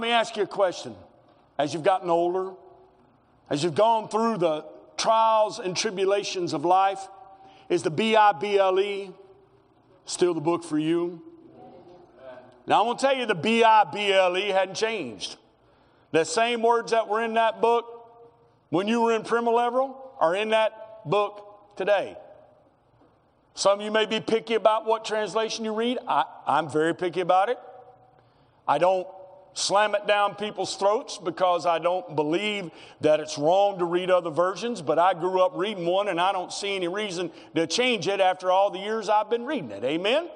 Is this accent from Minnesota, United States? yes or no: no; Arkansas, United States; I grew up in Arkansas in what you would call the traditional Southern Baptist church